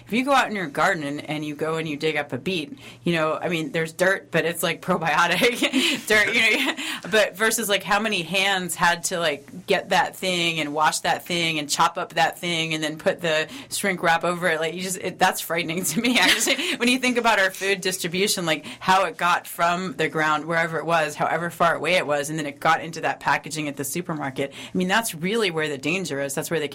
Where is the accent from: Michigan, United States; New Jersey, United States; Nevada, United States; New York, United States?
New York, United States; I mean, I grew up on Long Island, so my version of a garden was quite a different thing than what I'm hearing.